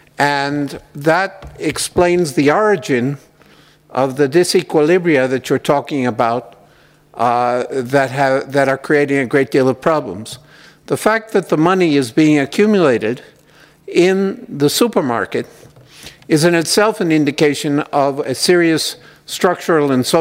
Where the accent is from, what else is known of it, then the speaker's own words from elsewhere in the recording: Mexico; English is a second language; I'm from Mexico